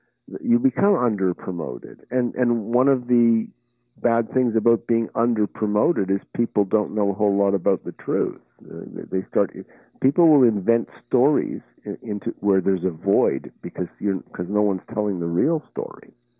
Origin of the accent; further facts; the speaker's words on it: Quebec, Canada; I'm a Canadian, and when I started in 69, 70, you know, all I did was play around the province of Quebec, where I'm from, and the fact that I didn't even speak French